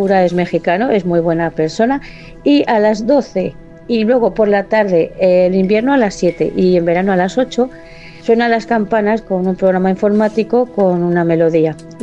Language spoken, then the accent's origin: Spanish; Madrid, Community of Madrid, Spain; Soy de Madrid, España, vivo en la capital.